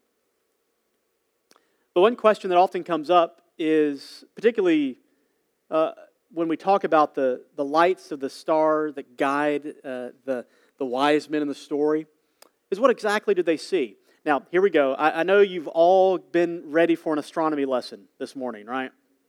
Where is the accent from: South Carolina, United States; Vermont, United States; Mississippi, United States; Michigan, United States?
Mississippi, United States; Hattiesburg; And so I grew up in Hattiesburg, and Hattiesburg is a pretty good-sized city, and it's hard to see the stars at night in Hattiesburg.